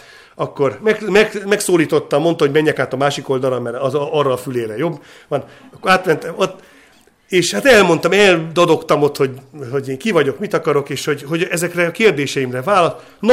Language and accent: Hungarian; Kispest, Budapest, Hungary; én Kispesten laktam akkor a szüleimmel, ott nőttem föl, egy panelházban